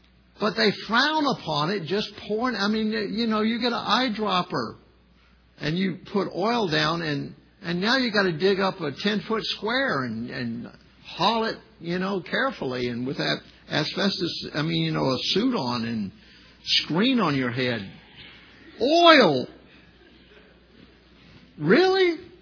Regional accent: Arkansas, United States; And then I come to Oregon and they frown upon just dumping it in your yard. Man, I was from Arkansas.

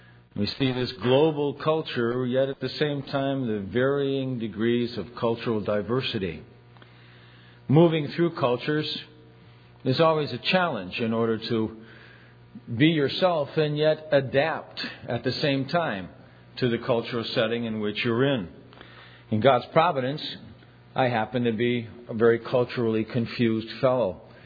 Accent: Cleveland, Ohio, United States; also born or lived in Canada; I was born in Canada, and I was raised in the Midwest, in Cleveland, Ohio, which is a completely different cultural milieu from New Jersey.

